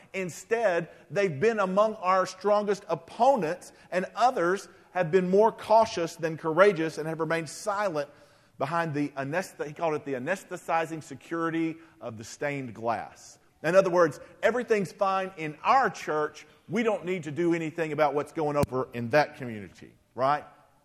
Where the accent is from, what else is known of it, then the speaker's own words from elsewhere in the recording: Texarkana, Texas, United States; I was born and raised in Texarkana, Texas. We were more racially diverse than Coffee County, but it was a pretty divided community.